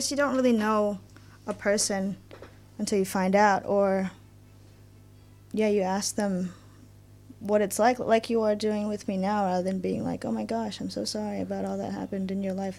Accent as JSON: {"language": "English", "country": "Cambodia", "tie": "born or raised there", "said": "Growing up in Cambodia was good. I grew up incredibly privileged, having gone to an international school"}